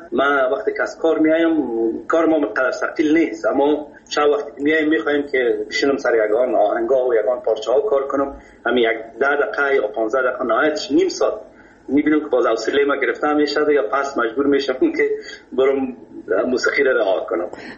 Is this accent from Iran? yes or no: no; Kabul, Afghanistan; در فامیل که ما بزرگ شدیم ما از مردم خود کابل هستیم از شهر کونه کابل.